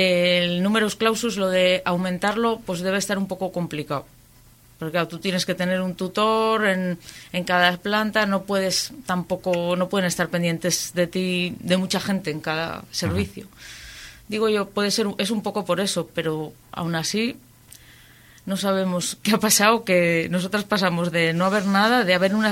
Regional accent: Cantabria, Spain; prefiero trabajar en mi pueblo, que no tener que estar desplazándome a Santander, que ya había estado los años de estudiar yendo y viniendo.

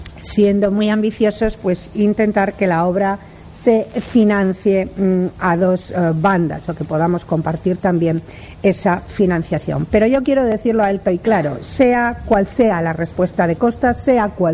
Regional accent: Suances, Cantabria, Spain; sabéis que vengo de Suances

